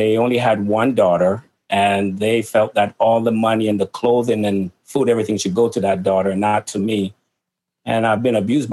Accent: Jamaica; born or raised there; also born or lived in Manchester, England

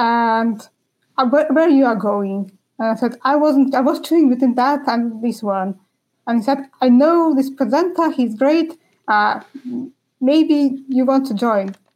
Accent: Lithuania; and I'm from Lithuania.

